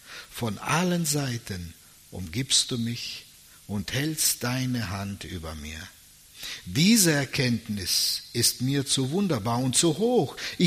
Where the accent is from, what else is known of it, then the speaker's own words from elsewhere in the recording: Tajikistan; first language German; ich bin in Tadschikistan geboren, zu Hause haben wir alle Deutsch gesprochen, auf der Straße war Tadschikisch, Farsi und in der Schule war Russisch. Und so bin ich mit drei Sprachen groß geworden.